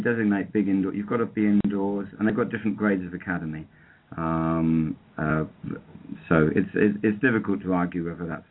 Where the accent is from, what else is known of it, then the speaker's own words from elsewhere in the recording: England, United Kingdom; I'm English and I'll stay in England.